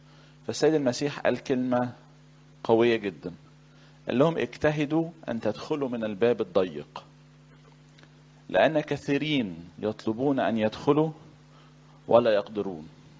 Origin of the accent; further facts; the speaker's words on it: Upper Egypt, Egypt; أنا راجل صعيدي يعني،